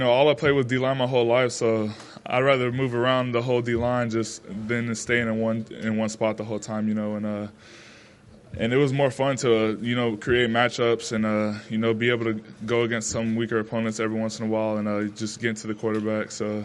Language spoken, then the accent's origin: English; Florida, United States; also born or lived in California; Yeah, I was born in California, and, you know, even though I grew up in Florida, I came back to California